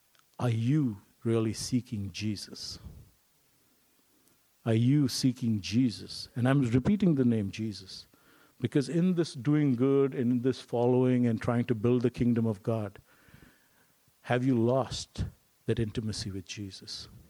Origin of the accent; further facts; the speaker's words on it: India; Hello, I'm Indian. I need a laptop. I may be the only Indian who doesn't know to code, but it's okay.